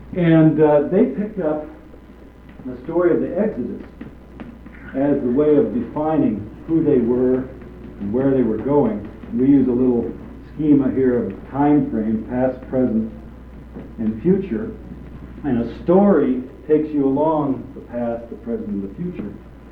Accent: Nebraska, United States; I grew up in Nebraska

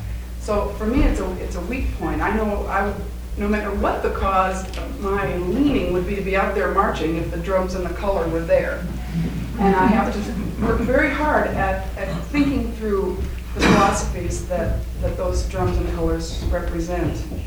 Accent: United States; experienced the uncomfortable position of being an American who often thinks that our way is the right way

